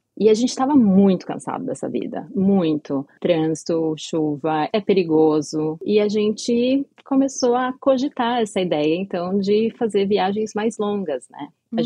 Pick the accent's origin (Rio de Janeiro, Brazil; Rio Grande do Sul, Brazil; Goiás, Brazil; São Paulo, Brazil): São Paulo, Brazil; also born or lived in New Jersey; Eu nasci em São Paulo, mas eu cresci no interior de São Paulo. E eu voltei pra lá quando eu fui fazer faculdade.